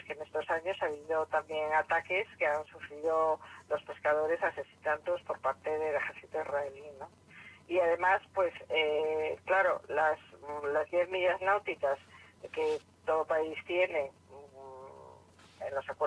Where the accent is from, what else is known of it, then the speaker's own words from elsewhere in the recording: Santander, Cantabria, Spain; Porque yo que soy de Santander, estoy harta de ver barcos de pesca